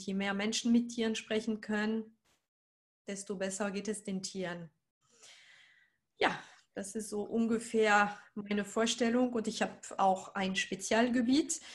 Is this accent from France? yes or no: yes; France; German is a second language; now in Oldenburg, Germany; Und ich komme aus Frankreich, wie man es hört. Ich bin aber seit einigen Jahren in Deutschland, seit den 90er Jahren inzwischen. Und ich lebe in Oldenburg im schönen Norden, im richtigen Oldenburg bei Bremen in der Nähe.